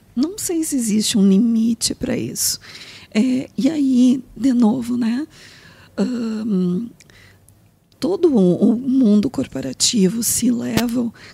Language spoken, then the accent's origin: Portuguese; Rio Grande do Sul, Brazil; now in Brasília, Brazil; e o tu é porque eu sou gaúcha...